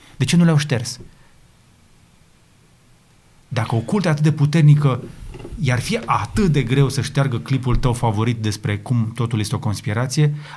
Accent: Romania; Sunt un român adevărat, am avut-o înaintea lui.

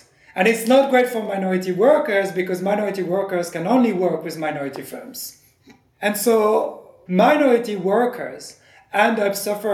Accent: France; accent: French; English is a second language; not of Mustang in my case, but of being French. So you meet me and you hear my accent and you're like, oh, this guy is French.

